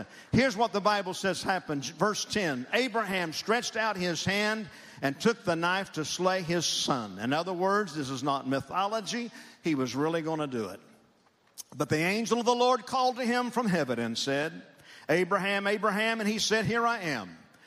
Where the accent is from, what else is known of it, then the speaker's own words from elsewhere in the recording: Oklahoma, United States; I enjoyed it, but I'm from Oklahoma.